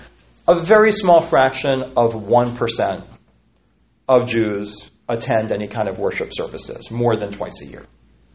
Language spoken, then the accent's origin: English; Philadelphia, Pennsylvania, United States; Where I grew up in Philadelphia, everything was closed on Sunday. We have blue laws.